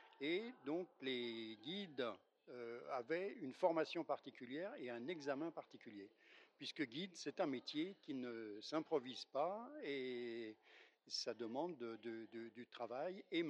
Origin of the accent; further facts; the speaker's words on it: Bourgogne-Franche-Comté, France; je viens de Bourgogne.